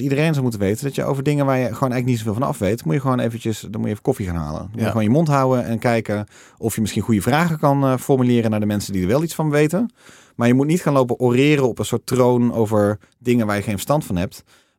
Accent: Netherlands; also born or lived in United States; vooral wij als Nederlanders, denk ik, hebben een unieke positie hierin

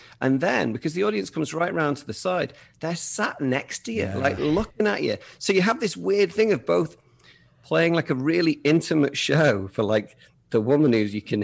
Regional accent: Southport, North West England, United Kingdom; I'm from Southport, so it's not like it's a Merseyside kind of. I went even more Scouse for him, you know.

